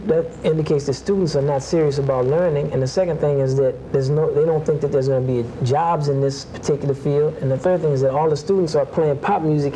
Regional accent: New Orleans, Louisiana, United States; Like, when I grew up in New Orleans, my father was the jazz teacher at the New Orleans Center for Creative Arts High School.

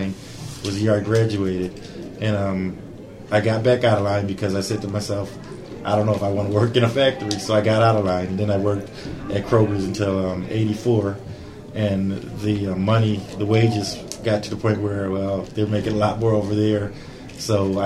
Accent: Lansing, Michigan, United States; Born and raised in Lansing, Michigan.

